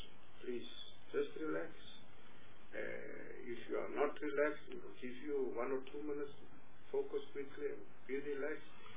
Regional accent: Western Cape, South Africa; I am a member of this committee, and I am residing, born and bred in the Western Cape.

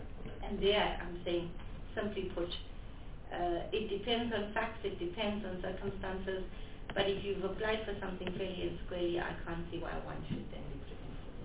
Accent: South Africa; and to ensure that we're proud as a South African of what we've produced.

